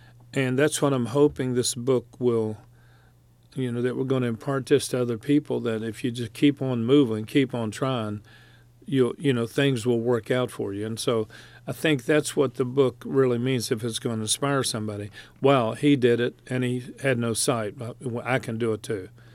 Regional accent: West Virginia, United States; See, I grew up in West Virginia where Richard is pronounced R-A-Y-I-T-C-H-A-R-D, Rayichard.

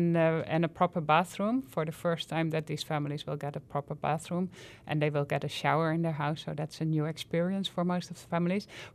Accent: Netherlands; moved away; Like, I came from Holland. I'm a Dutch citizen.

